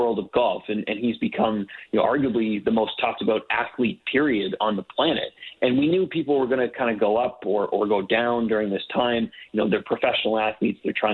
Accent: Canada; and I'm a Canadian writer

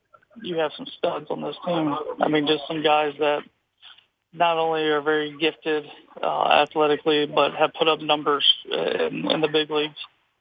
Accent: the South, United States; I'm from the South, and I mean, I've been away from the humidity for so long now

